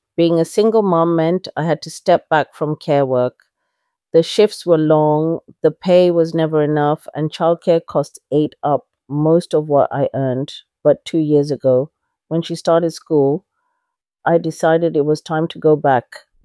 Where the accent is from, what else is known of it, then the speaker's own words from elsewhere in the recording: London, United Kingdom; I grew up in King's Cross when it was still rough, before the developers moved in.